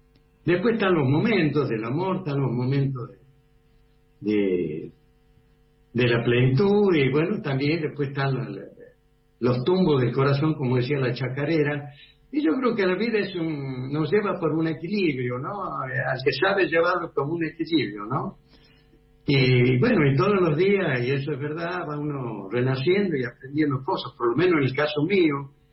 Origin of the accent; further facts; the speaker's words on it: Salta, Argentina; born there; Nacimos los potreros, allá en Salta